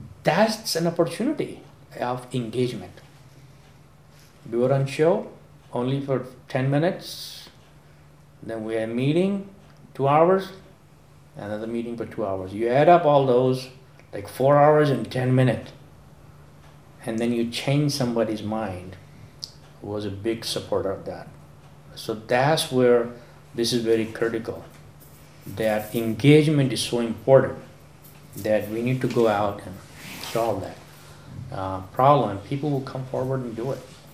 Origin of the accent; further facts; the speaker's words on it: Madison, Wisconsin, United States; You know, I'm from Madison, he's from Milwaukee.